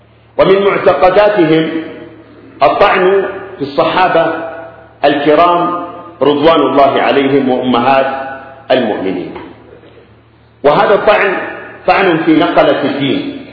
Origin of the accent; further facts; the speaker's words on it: Yemen; تلك الحروب لا تضعفهم بل تقويهم وتجعلهم يستفحلون في بلادنا اليمن.